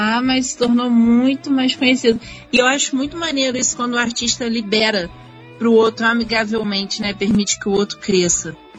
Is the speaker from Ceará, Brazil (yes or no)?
yes; Ceará, Brazil; eu sou cearense.